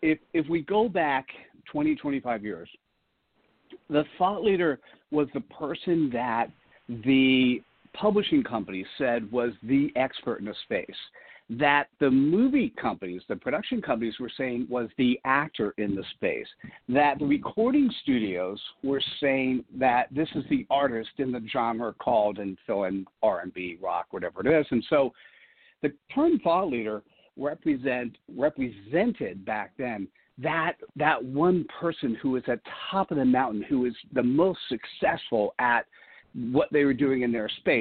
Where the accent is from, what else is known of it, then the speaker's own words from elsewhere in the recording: East Coast, United States; now in Silicon Valley, United States; So I born and raised on the East Coast, have been living in Silicon Valley now for 35 years.